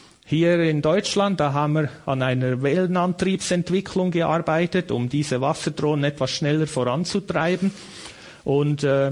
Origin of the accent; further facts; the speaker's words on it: Switzerland; Und ich als Schweizer muss dann zwischen diesen Australiern übersetzen